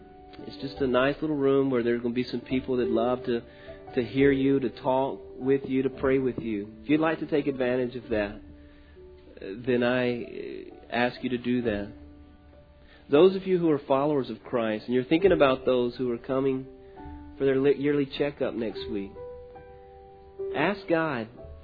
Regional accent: Louisiana, United States; I grew up in Louisiana, and this guy was from Louisiana as well

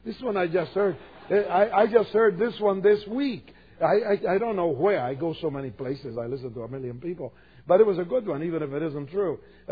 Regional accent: Argentina; moved away as an adult; but way back in 1960, I came to study from Argentina at Multnomah.

